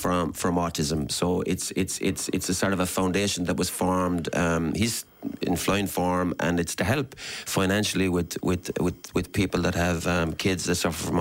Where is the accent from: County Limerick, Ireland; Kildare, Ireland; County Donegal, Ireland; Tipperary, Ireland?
County Limerick, Ireland; Limerick; And the one in Limerick as well, obviously, because I love my hometown.